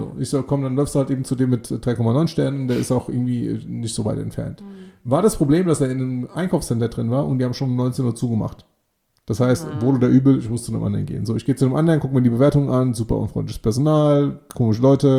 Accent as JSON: {"language": "German", "country": "Greece", "lives_now": "Wiesbaden, Germany", "said": "ich wohne in Wiesbaden, ne, ursprünglich aus Griechenland."}